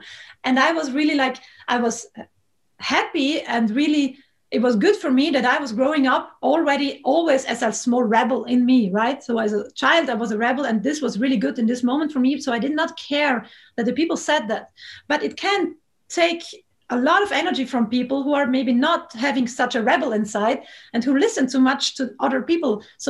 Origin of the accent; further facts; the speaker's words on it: Trentino-Alto Adige, Italy; first language German; English is a second language; Well, I live in Italy. I was born in Italy. It's the northern part. We normally speak German. So it was part of Austria before. Now it's part of Italy.